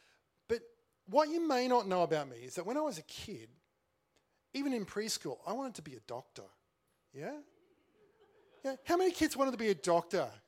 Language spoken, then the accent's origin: English; Queensland, Australia; also born or lived in Western Australia; I was born in Queensland and my family moved to country Western Australia when I was in high school.